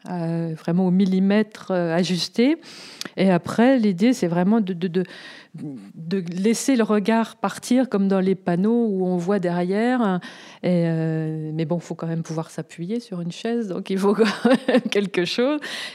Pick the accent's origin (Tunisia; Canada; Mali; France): France; Grand Est; Moi, je viens des Vosges, donc il y a des forêts magnifiques. J'ai ce souvenir, lorsque j'étais petite, des arbres, des forêts avec des mousses bien vertes.